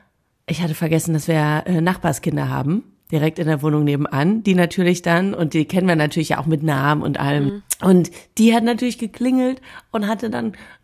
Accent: Lemgo, North Rhine-Westphalia, Germany; ich komme ja aus der Nähe von Bielefeld in Lemgo

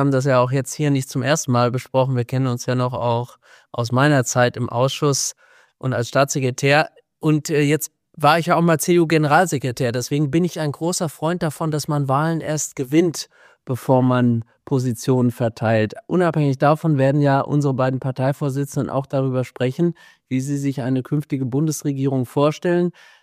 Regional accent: Hesse, Germany; Ich komme ja aus Hessen

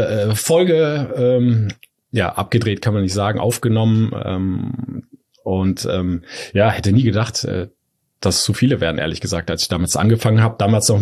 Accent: North Rhine-Westphalia, Germany; Also ich bin in der Nähe von Köln aufgewachsen, so hast du die Nähe natürlich zum FC, also auch im Rhein-Sieg-Kreis, um genauer zu sein, bin ich aufgewachsen.

